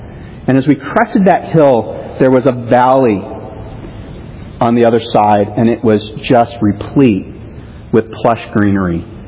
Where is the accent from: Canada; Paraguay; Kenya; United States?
Kenya; my life growing up in Kenya.